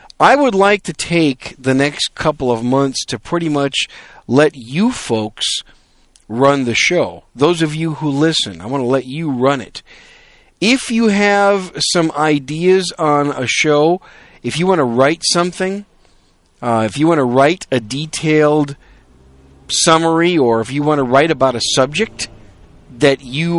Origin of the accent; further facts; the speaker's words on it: Wisconsin, United States; also born or lived in New York City; now in San Antonio, United States; I was born in New York City, raised in Wisconsin. Now I live in the great state of Texas, the Alamo City in San Antonio.